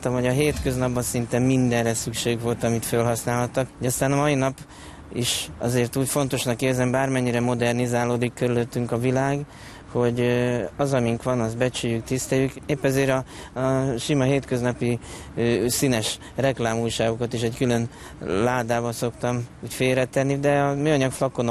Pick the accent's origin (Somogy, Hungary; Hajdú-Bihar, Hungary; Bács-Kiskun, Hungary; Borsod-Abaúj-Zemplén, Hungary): Bács-Kiskun, Hungary; Kecskemét; Az én szűkebb hazám a Kiskunság, bár én egy városi gyerekként nőttem föl a második emeleten, Kecskeméten, de a nagyszüleim, akik Tanyán éltek, közel a várostól 30 kilométerre szabadszálláson